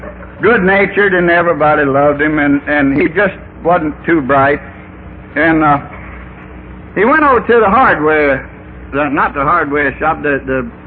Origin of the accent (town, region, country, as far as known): North Little Rock, Arkansas, United States